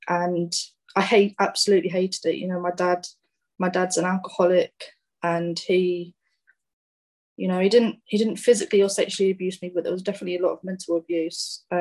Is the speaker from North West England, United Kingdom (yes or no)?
no; Woodbridge, East of England, United Kingdom; I'm originally from Suffolk, a town called Woodbridge. It's quite a small town.